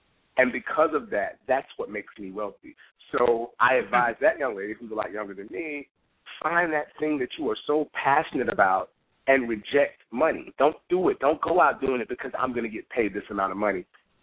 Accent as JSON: {"language": "English", "town": "Jacksonville", "region": "Florida", "country": "United States", "tie": "born or raised there", "said": "I love Jacksonville. I tell everyone I was born and raised in Jacksonville."}